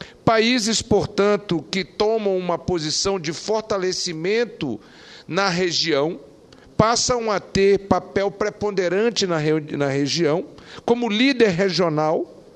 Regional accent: Amazonas, Brazil; Na minha terra, lá no Amazonas, tem um adágio, um ditado popular, muito conhecido.

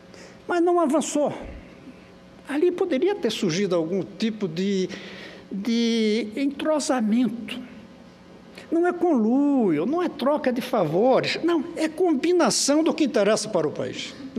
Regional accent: Brazil; o que é que eu estou achando da situação como brasileiro, mais até do que como senador.

